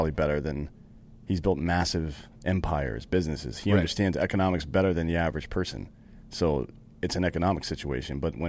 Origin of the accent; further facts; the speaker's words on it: Greenville, South Carolina, United States; Greenville, South Carolina, yeah.